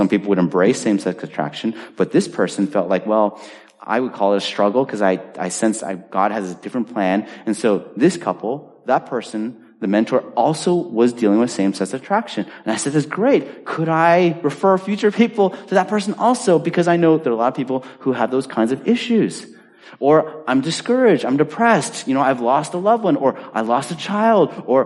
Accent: California, United States; At least when I grew up in California, they didn't even get our fourth quarter grades, apparently.

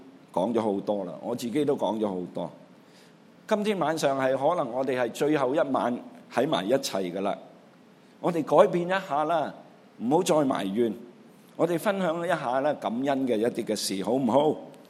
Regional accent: China; 我们中国人有一句说话，英雄莫问出处。

